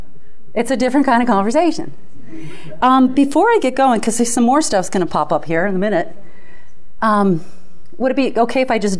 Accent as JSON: {"language": "English", "town": "Detroit", "region": "Michigan", "country": "United States", "said": "I'm from Detroit, so I work a lot with the automotives."}